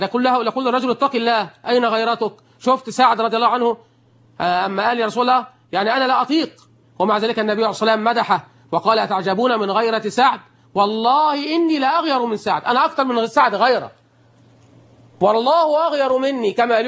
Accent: Egypt; كتب الحديث اللي في أوروبا محفوظة، كما عندنا في مصر

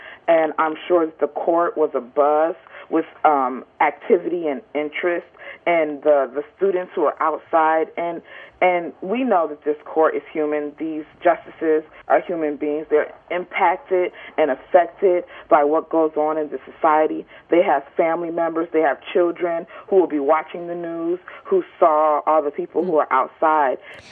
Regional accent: Detroit, Michigan, United States; I'm from Detroit. I went to high school in Detroit, and the schools in the city of Detroit are just not the same.

